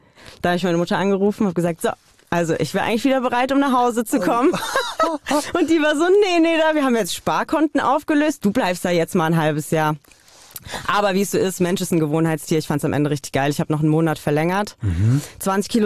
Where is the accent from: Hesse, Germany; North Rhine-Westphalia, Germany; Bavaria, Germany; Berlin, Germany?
Hesse, Germany; Niedererlenbach; ich komme so aus Niedererlenbach